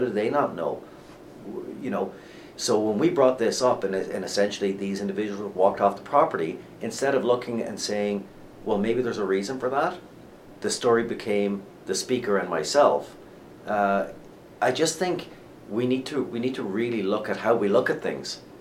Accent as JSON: {"language": "English", "region": "British Columbia", "country": "Canada", "said": "That is not, as a British Columbian, that is not what I want or expect out of any elected official"}